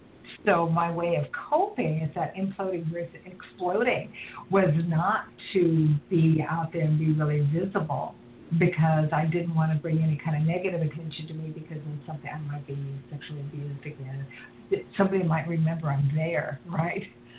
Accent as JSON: {"language": "English", "town": "Santa Cruz", "region": "California", "country": "United States", "tie": "born or raised there", "said": "I grew up in Santa Cruz, which is a beach resort town"}